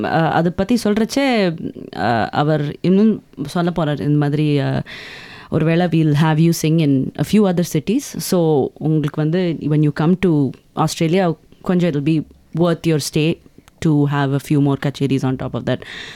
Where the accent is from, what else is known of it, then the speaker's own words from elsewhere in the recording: United States; also born or lived in India; நான் இந்தியாவில் பிறந்தேன், but most of my upbringing யூஎஸில் தான்.